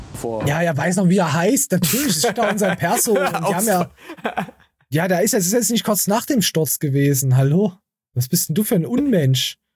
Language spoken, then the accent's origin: German; Berlin, Germany; ich glaube auch als Berliner ist es eigentlich egal, wie alt du bist.